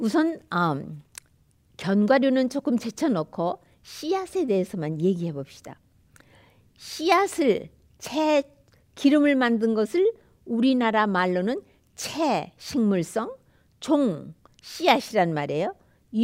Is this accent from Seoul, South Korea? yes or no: yes; Changcheon-dong, Seoul, South Korea; 저는 창천동이라는 곳에서 이화대학과 연희대학이 있는 그 근처의 동네입니다. 거기서 어린 시절을 자랐습니다.